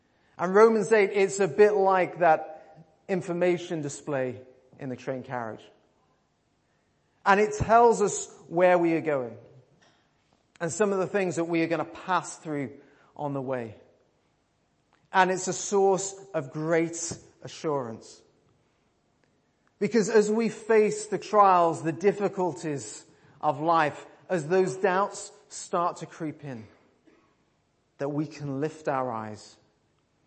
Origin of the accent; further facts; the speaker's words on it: United Kingdom; Now, of course, we're British, so we don't show this.